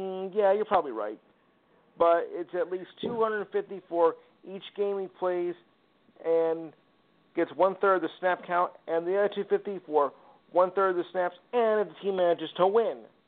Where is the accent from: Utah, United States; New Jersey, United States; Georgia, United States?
New Jersey, United States; accent: Jersey; No, it's Jersey. It's my accent.